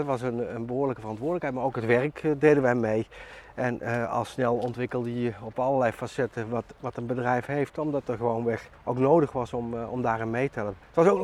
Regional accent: North Brabant, Netherlands; Ik ben graag in Brabant, ik voel me ook een echte Brabander en het past gewoon goed bij mij.

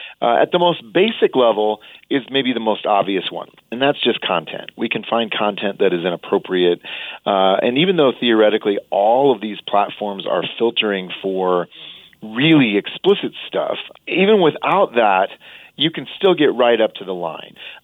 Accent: Iowa, United States; I grew up in Iowa, and you go to the state fair, and you would often get cotton candy.

